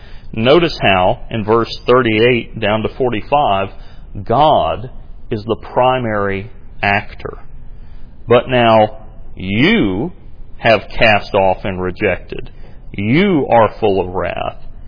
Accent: the South, United States; I understand that particularly being a Southerner. Because as a Southerner, you're trained by your mother.

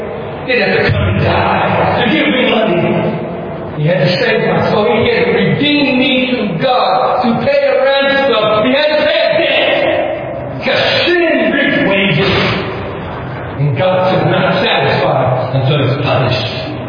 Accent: California, United States; Why would I come here from California if my life is about me?

